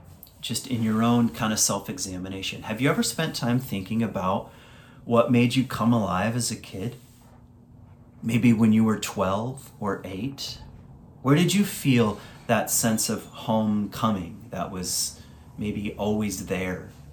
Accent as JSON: {"language": "English", "region": "Virginia", "country": "United States", "tie": "born or raised there", "said": "I remember when I was a kid, I grew up in Virginia, actually, in the woods."}